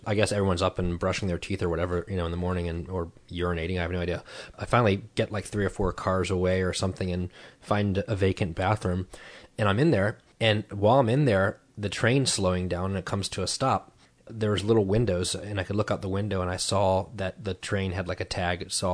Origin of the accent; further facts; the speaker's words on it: United States; And I'm still an American.